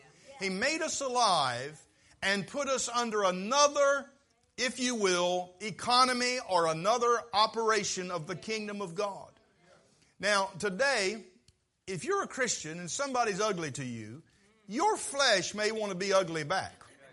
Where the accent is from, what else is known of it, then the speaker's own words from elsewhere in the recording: Vienna, Maryland, United States; I was born and raised in Vienna, and I'm trying hard to do something about Dorchester County coming out in me. My wife gave me a visa to come to Wicomico, and so far it's not been expired.